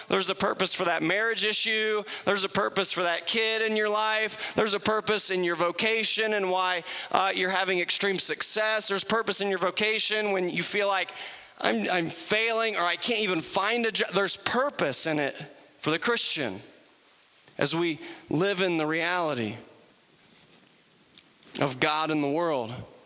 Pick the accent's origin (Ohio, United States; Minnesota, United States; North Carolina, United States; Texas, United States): Ohio, United States; I'm from Southern Ohio. We say things like stinking thinking with apostrophes, you know?